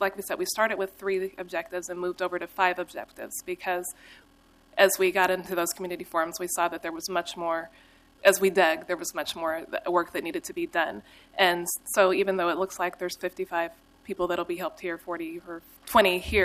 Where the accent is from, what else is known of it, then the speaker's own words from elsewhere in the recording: Portland, Oregon, United States; as a person born and raised in Portland, grew up in Boise neighborhood